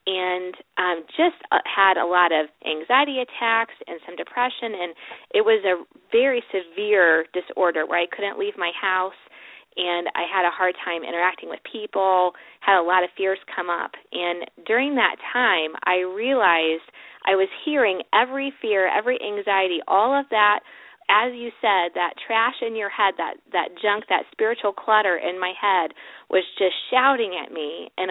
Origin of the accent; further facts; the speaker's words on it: Columbus, Ohio, United States; Well, I grew up in Columbus, Ohio, and have lived in and around Ohio my whole life, and now I'm back in Columbus.